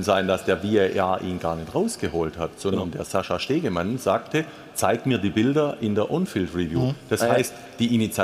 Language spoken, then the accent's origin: German; Baden-Württemberg, Germany; accent: Swabian; Wahrscheinlich liegt ja mein Dialekt in der schwäbischen Sprache.